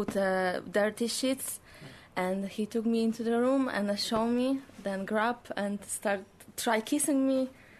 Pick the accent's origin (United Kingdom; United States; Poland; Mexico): Poland; English is a second language; moved away; I'm from Poland. I'm working here 6 years.